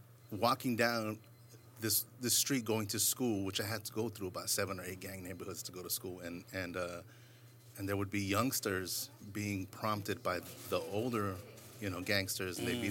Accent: Los Angeles, California, United States; also born or lived in Alhambra; I grew up in Wyvernwood when it was about in the 80s. I think it was in the 80s that we moved here.

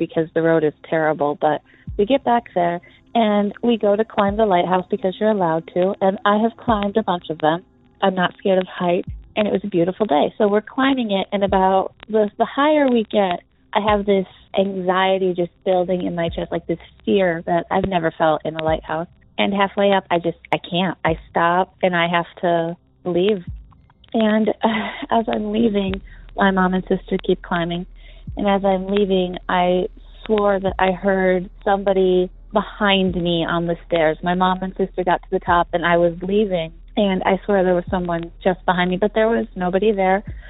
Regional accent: Idaho, United States; I'm from Idaho, but the story I'm calling about took place in Michigan last week.

